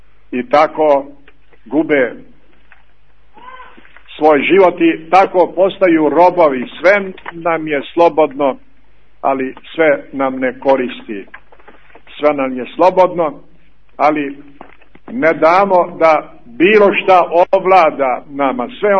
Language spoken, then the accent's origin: Serbian; Montenegro; Evo kod nas u Crnoj Gori još je kap ostao i željezara